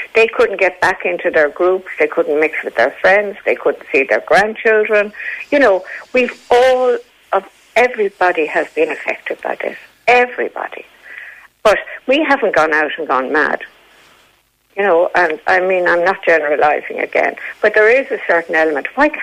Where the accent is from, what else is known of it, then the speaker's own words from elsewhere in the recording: Dublin, Leinster, Ireland; I said, I'm originally from Dublin.